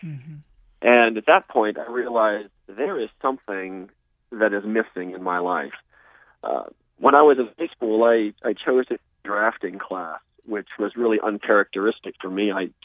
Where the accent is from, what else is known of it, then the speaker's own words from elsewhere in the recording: Virginia, United States; also born or lived in Bangkok, Thailand; Born in Bangkok, Thailand, traveled around the world with my parents, none of which I remember, though, and really spent most of my time in the East Coast of the United States, in Virginia